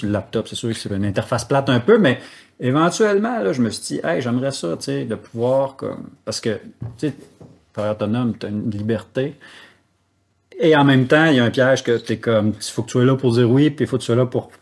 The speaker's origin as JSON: {"language": "French", "town": "Saguenay", "region": "Quebec", "country": "Canada", "said": "Je viens de Saguenay-Saint-Jean qui avait de la forêt tout autour, puis c'est ça."}